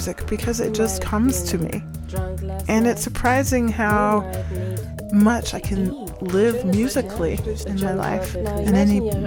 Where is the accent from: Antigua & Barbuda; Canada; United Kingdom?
Canada; now in Germany; Leaving Canada, leaving my home to come to Germany was a big step.